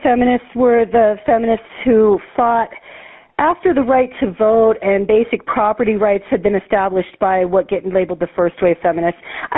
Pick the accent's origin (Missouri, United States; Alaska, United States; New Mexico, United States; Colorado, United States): New Mexico, United States; Albuquerque; because the MANA conference is in my hometown this year in Albuquerque